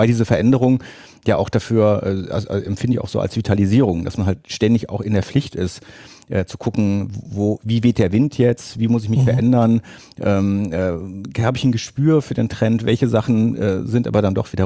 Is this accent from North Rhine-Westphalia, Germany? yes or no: yes; Bonn, North Rhine-Westphalia, Germany; Ich komme ja aus Bonn, ein Bönnischer Junge